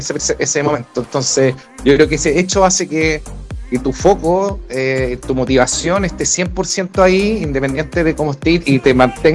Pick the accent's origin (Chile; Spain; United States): Chile; que como chileno, incluso también fuera de Chile, se sienten felices por el logro